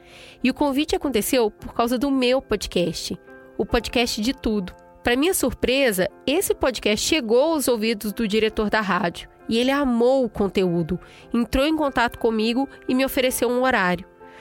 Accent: Piauí, Brazil; tenho 21 anos. Eu sou piauiense com muito orgulho.

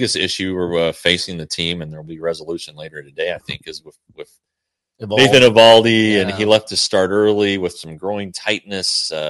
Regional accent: Colorado, United States; And then Kansas, Colorado, my hometown.

